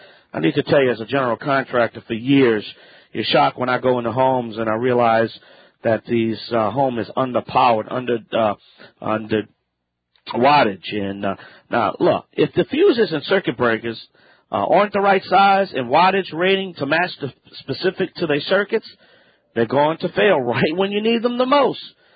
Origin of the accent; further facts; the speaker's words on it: Louisiana, United States; I'm the Cajun man from the Bayou Land.